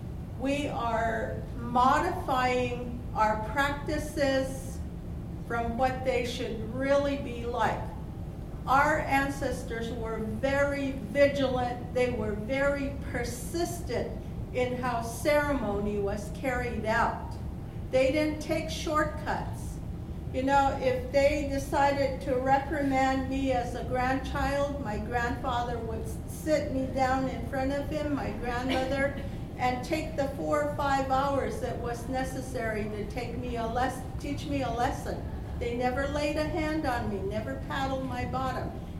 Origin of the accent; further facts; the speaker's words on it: Arizona, United States; I come from the Hopi Reservation in northeastern Arizona.